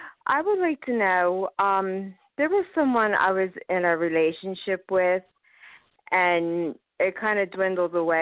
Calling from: Pennsylvania, United States; from Pennsylvania.

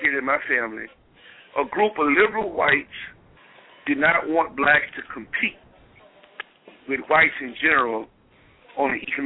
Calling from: New Orleans, Louisiana, United States; I'm calling from New Orleans

